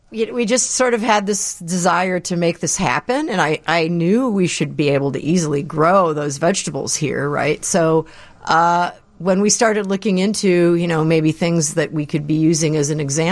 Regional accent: Chicago, Illinois, United States; Well, I grew up in Chicago on the west side, and we always had a tremendous amount of vegetables, and we had fruit trees and things just on a normal, you know, city lot size.

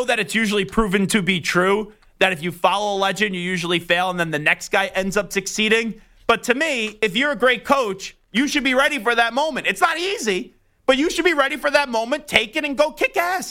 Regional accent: New York City, New York, United States; I'm a New Yorker, right? I live here in the city.

